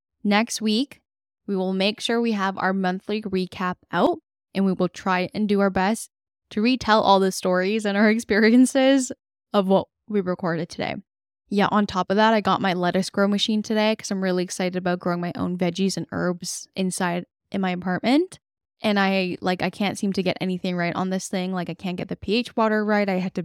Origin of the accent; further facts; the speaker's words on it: South Korea; moved away; Like growing up in Korea, I don't even know what would really be considered fast food.